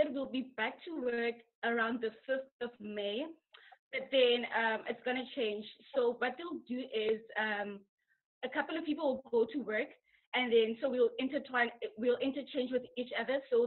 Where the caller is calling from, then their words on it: Dublin, Leinster, Ireland; I'm calling from Dublin, Ireland.